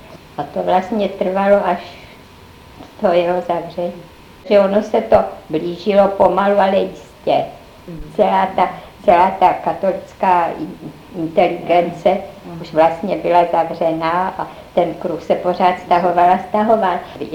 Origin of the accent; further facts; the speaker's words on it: Moravia, Czechia; nejsem Pražačka, ba ani ne Češka. Já jsem z Morav, z malého města. A tam jsem prožila vlastně svůj život až do maturity.